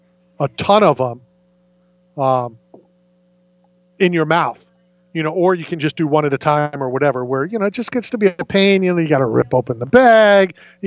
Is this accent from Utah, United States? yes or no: no; Philadelphia, Pennsylvania, United States; born there; I was born in Philadelphia. My dad loved the Philadelphia Phillies.